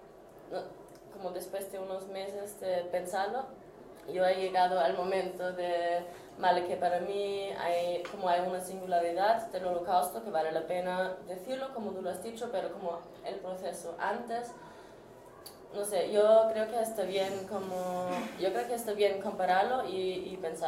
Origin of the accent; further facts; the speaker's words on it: Austria; Yo soy de Austria